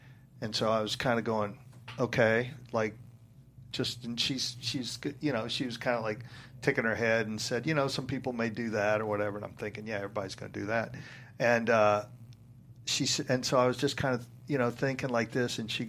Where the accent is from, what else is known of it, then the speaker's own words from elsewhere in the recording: Baton Rouge, Louisiana, United States; I was getting ready to go home to my hometown, Baton Rouge, to spend Christmas with my family.